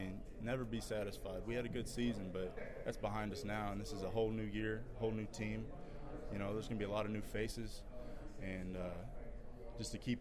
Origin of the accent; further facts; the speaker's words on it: Kansas City, United States; You know, I grew up in Kansas City, you know, Kansas boy, and came to KU not knowing what to expect.